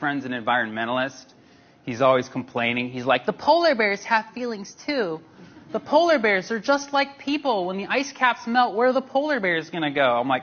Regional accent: San Francisco, California, United States; I'm an open-minded guy. I'm from San Francisco.

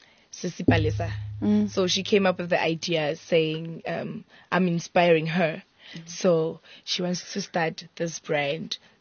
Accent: Rustenburg, North West, South Africa; And then after that, we're going to my hometown in Rustenburg.

